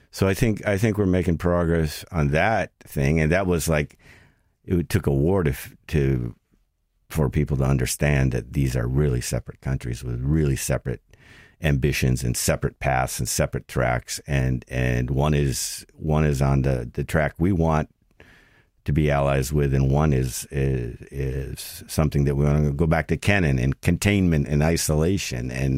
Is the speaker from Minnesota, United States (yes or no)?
yes; Minnesota, United States; And I know I come from Minnesota and there's a small but very dynamic diaspora there.